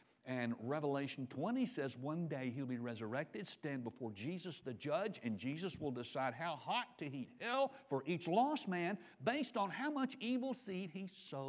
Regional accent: Memphis, Tennessee, United States; a man who was my pastor when I was a teenager growing up in Memphis.

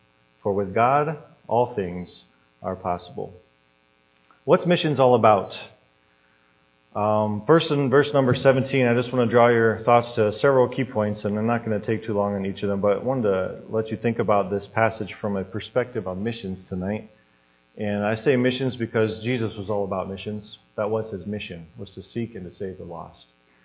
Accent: Midwest, United States; I'm an American, I'm a Midwesterner. I don't always open up to strangers, believe it or not.

